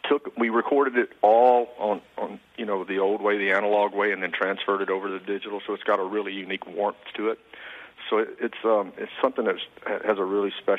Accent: Louisiana, United States; You know, growing up in Louisiana and growing up playing football and baseball and basketball

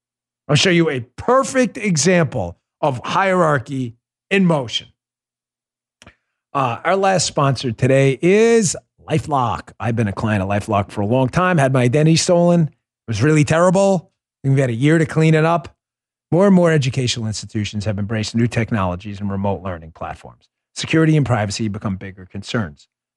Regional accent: New York City, New York, United States; Folks, I grew up in New York. I policed those streets.

